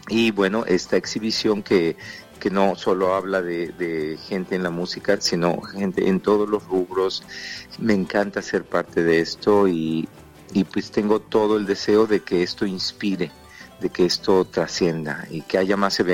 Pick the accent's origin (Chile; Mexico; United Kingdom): Mexico; now in Australia; y yo soy mexicano